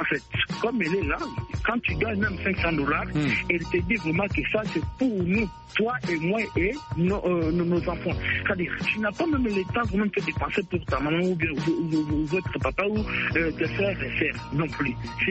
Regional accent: DR Congo; moved away as an adult; now in Kinshasa, DR Congo; En fait, j'ai quitté Kikapa pour venir ici à Kinshasa étudier.

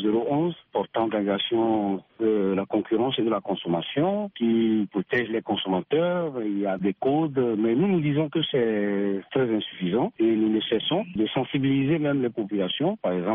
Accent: Togo; Et chez nous, au Togo

